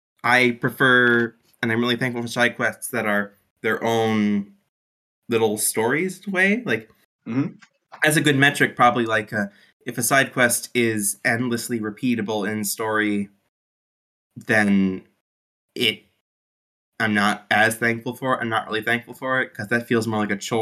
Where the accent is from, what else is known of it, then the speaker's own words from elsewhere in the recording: United States; I mean, I'm American.